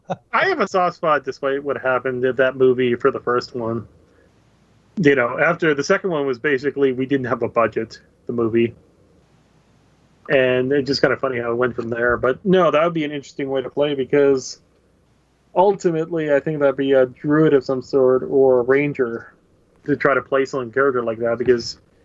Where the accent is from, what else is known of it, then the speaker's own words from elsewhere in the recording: Canada; I'm Canadian